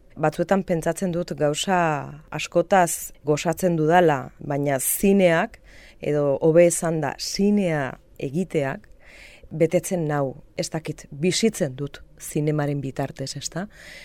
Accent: Arrigorriaga, Basque Country, Spain; Arrigorriagakoa naiz

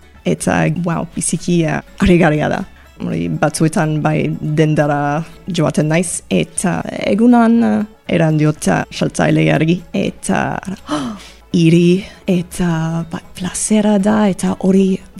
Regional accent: Canada; Basque is a second language; now in Bayonne, France; Kanadakoa naiz. Euskal Herrian bizi naiz bara 8 urte orain. Eta euskara ikasten hasi nintzen duela bi urte, aika gau eskolan. Eta okina naiz, hemen Baionan

